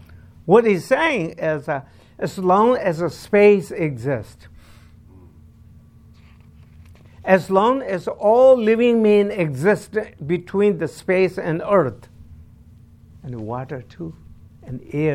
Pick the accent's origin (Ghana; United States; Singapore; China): China; Tibet; And I'm from Tibet, so grow up with a yak stick and lamb chops and cheese and yogurt.